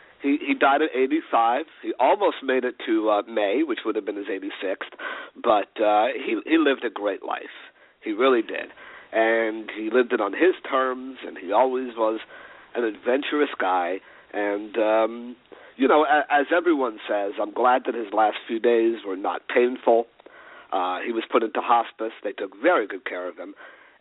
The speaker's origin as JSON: {"language": "English", "region": "New York", "country": "United States", "said": "But I'm a New Yorker and I'm an Upper West Sider"}